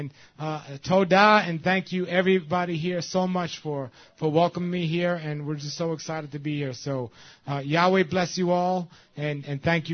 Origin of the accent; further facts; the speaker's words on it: New York City, New York, United States; And I'm from New York City, and wherever I go around the world, I'm out of the city.